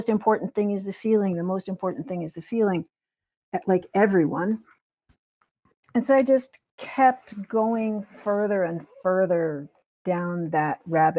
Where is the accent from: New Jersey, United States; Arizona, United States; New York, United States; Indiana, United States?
New York, United States; Brooklyn; Yeah, I grew up in Brooklyn, New York, and when the gal down the street got tired of giving lessons